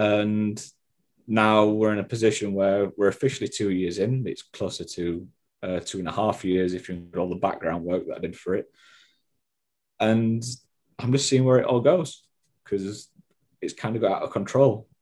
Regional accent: Penistone, Yorkshire and the Humber, United Kingdom; I'd seen when I was volunteering at my local sports centre in my hometown of Penistone

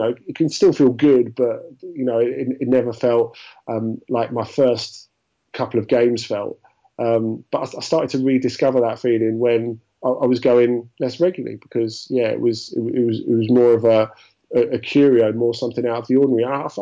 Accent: London, United Kingdom; I grew up in Southeast London, actually.

